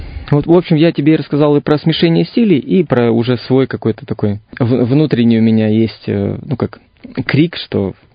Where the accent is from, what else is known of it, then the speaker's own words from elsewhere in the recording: Irkutsk, Irkutsk Oblast, Russia; Никак Иркутск из меня, он не уходит никуда, я не сжигаю мосты, и я стараюсь донести до людей, что я сибиряк, и вот такие мы сибиряки.